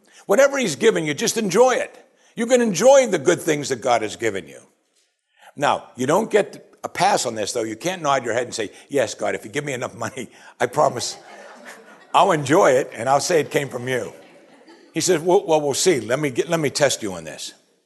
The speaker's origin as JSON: {"language": "English", "town": "Pittsburgh", "region": "Pennsylvania", "country": "United States", "said": "because I'm from Pittsburgh"}